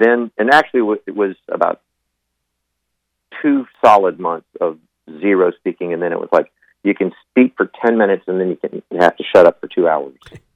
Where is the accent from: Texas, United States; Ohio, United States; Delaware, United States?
Texas, United States; Del Rio; I was born and raised in West Texas, Del Rio, Texas